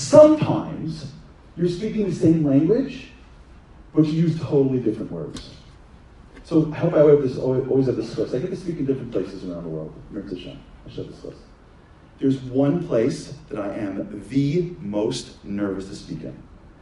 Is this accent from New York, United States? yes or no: yes; Brooklyn, New York, United States; I'm from Brooklyn. You know what I'm talking about?